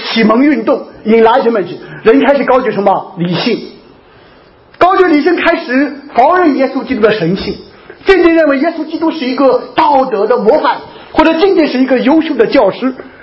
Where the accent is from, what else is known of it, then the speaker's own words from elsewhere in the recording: China; 尤其是我们是来自大陆的